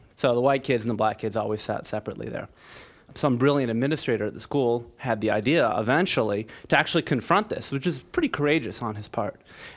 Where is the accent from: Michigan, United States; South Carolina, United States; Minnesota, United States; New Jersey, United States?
Minnesota, United States; Minneapolis; I'm from Minneapolis.